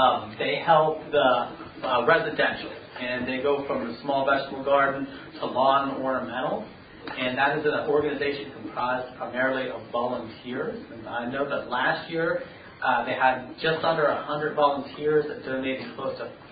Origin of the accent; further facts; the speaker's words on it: Pennsylvania, United States; also born or lived in Houston, Texas; I actually came up here from Houston, Texas. It was big and hot, if you were wondering. But I'm from Pennsylvania, so this is not a big change for me here.